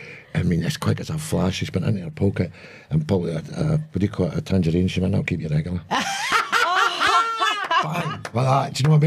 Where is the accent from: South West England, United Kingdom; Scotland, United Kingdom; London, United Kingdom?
Scotland, United Kingdom; Glasgow; 98% of them Italians. And we're distinctly Glaswegian.